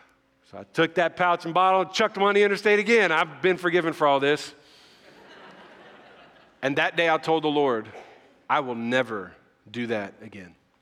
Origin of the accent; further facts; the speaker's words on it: the South, United States; I didn't grow up in church. I grew up in the South.